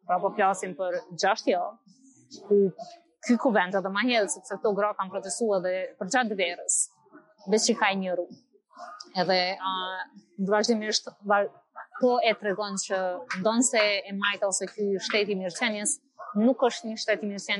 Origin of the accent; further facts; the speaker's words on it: Kosovo; ne e kemi aktualisht si kosovarë dhe shumicë nështë shqiptare në Kosovë